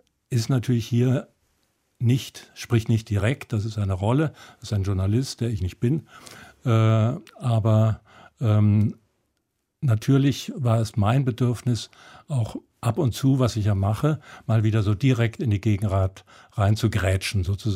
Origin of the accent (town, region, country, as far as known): Germany